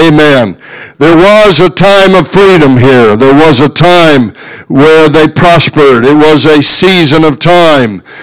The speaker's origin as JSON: {"language": "English", "country": "United States", "said": "I'm glad I live in America today. Praise God. I'm glad I'm an American today."}